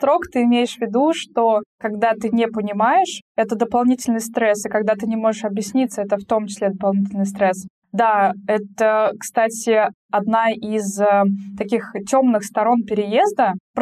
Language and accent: Russian; Tatarstan, Russia; also born or lived in Bashkortostan; я уже жила в Испании, я по-испански более-менее разговариваю, и мне языки, в принципе, легко даются. В Турции мне было легко в том числе, потому что я из Татарстана.